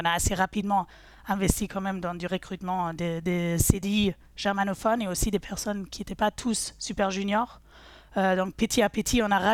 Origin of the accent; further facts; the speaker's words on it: France; parce qu'on est français